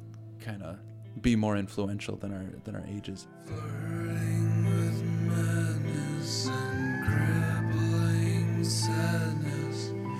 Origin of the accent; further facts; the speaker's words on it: Grand Portage, Minnesota, United States; When I was really young, I grew up in Grand Portage on the Native Reservation